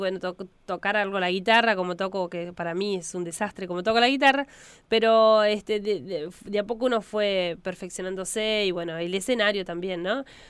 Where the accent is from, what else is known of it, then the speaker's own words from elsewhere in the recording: El Chocón, Neuquén, Argentina; porque vivo en el Chocón, nací en el Chocón